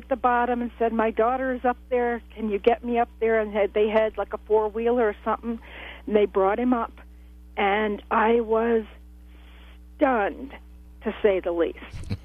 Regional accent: Mount Vernon, New York, United States; also born or lived in Vermont; but I was brought up outside of New York City in a very large town, Mount Vernon, New York.

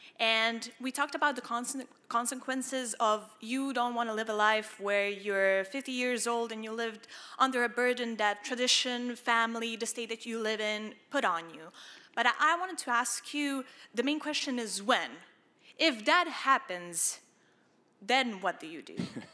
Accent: Montenegro; English is a second language; I'm from Montenegro, I'm from the Balkans, and this objectivism is a new idea there

